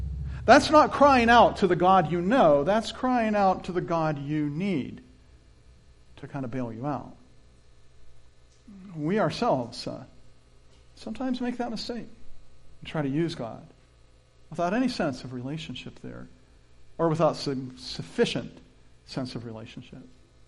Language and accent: English; Pennsylvania, United States; But I didn't grow up in the Middle East. I grew up in Pennsylvania.